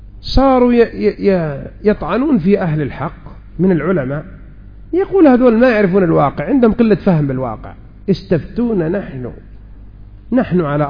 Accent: Saudi Arabia; عندنا في المملكة العربية السعودية

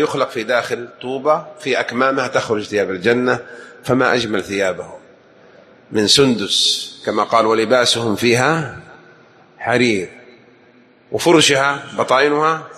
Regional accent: Jeddah, Makkah Province, Saudi Arabia; يعني كل عندنا بجدة 20 مسجد إن شاء الله يكون لنا كلمات في مختلف مناطق جدة

